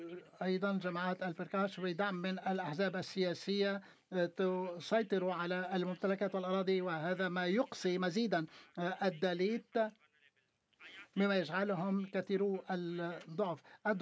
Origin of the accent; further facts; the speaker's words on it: Pakistan; وأنا من باكستان، الهندوس أقلية في باكستان